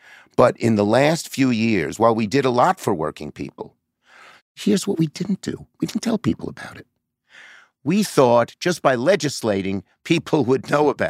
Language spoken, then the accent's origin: English; Brooklyn, New York, United States; And then I say, I'm from Brooklyn. Sometimes it helps me, sometimes it hurts me, but I know one thing. If I tried not to be from Brooklyn, I'd be worse than whatever I am.